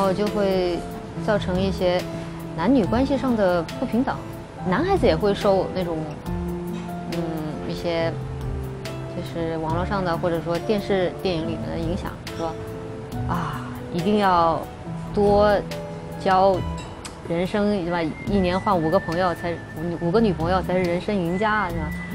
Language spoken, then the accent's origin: Chinese; Chongqing, China; now in Shanghai, China; 因为在我家乡重庆，我们是穿泳衣的。然后我到上海来